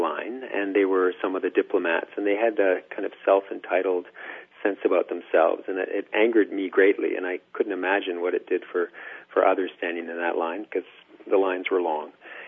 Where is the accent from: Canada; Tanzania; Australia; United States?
Tanzania; born there; also born or lived in Africa; I spent some time in my early years in Africa, and I was born in Tanzania. My parents were teaching at the University of East Africa.